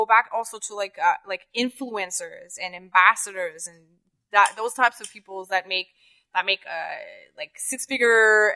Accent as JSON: {"language": "English", "country": "Canada", "said": "I'm actually grateful that I'm Canadian."}